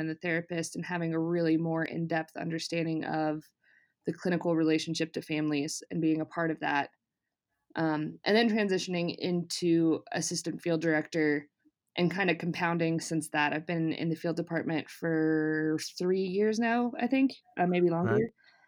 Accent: Colorado, United States; moved away as an adult; I grew up in Colorado and moved to Oregon to go to school

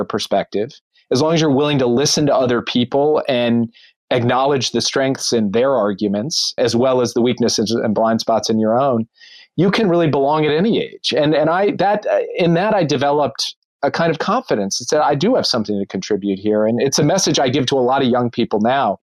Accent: Minnesota, United States; who's from a small town in northern Minnesota, a proud product of my home state

